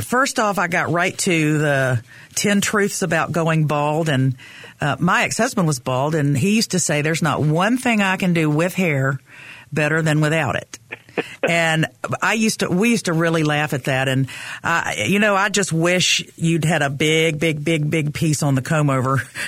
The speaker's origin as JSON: {"language": "English", "town": "Chapel Hill", "region": "North Carolina", "country": "United States", "tie": "born or raised there", "also_born_or_lived": "New York City, United States", "said": "I lived in New York City for a while, and even though I grew up in Chapel Hill and moved back here, men are a different breed in New York"}